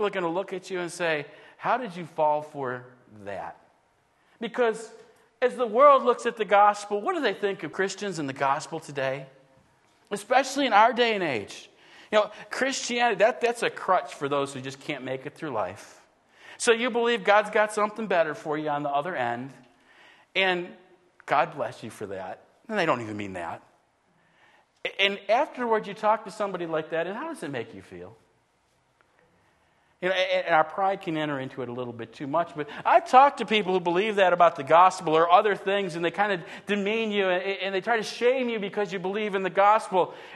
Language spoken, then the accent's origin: English; Buffalo, New York, United States; And I know, I grew up in Buffalo, so that's my team.